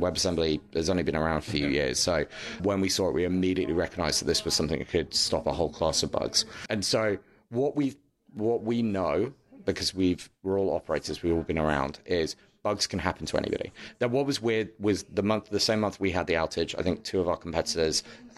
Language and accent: English; United Kingdom; I'll be at a Super Bowl party as a Brit, like not really understanding what's going on